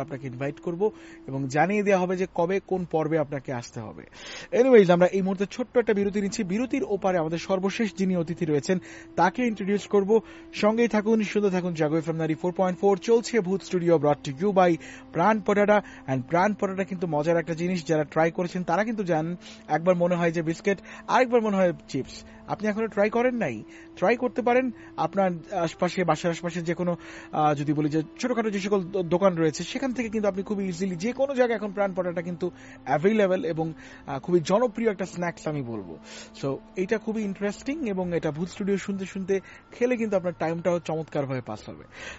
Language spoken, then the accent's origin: Bangla; Comilla, Chittagong Division, Bangladesh; like ধরুন আমি কুমিল্লার সন্তান